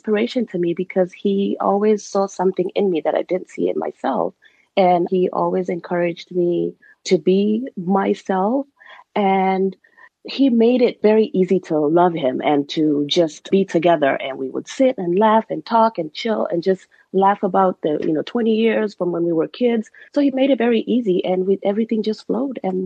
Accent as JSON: {"language": "English", "country": "Kenya", "tie": "born or raised there", "said": "This was back in Kenya because we're both from Kenya. We grew up in Kenya"}